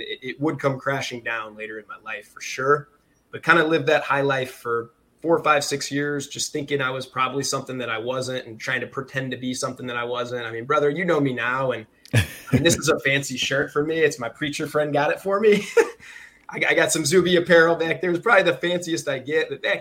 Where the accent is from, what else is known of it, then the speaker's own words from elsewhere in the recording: Farmersville, Illinois, United States; We grew up in central Illinois, man. So a massive town called Farmersville, population 700.